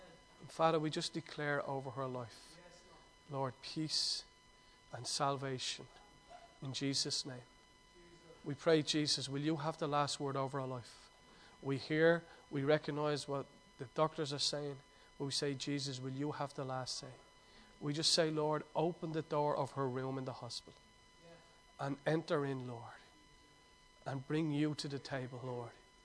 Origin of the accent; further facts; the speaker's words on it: Ireland; Like, being Irish, like, tea is everything, isn't it?